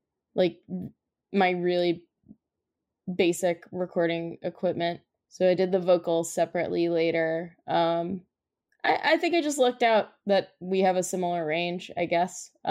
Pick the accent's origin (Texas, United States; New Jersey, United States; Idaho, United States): New Jersey, United States; I mean, we're from New Jersey, so it's pretty hard to grow up.